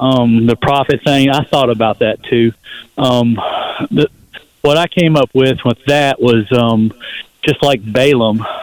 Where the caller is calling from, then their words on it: North Carolina, United States; Hey, I'm calling from North Carolina.